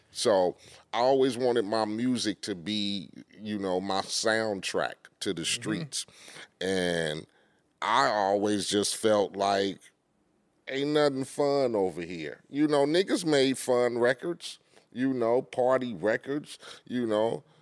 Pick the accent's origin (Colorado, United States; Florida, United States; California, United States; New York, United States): California, United States; Compton; When you're growing up in Compton and poverty and not even on movie shit